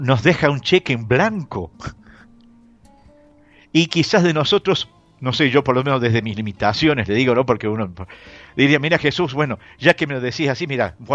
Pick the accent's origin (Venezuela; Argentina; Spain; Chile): Argentina; desde nuestra fe como argentinos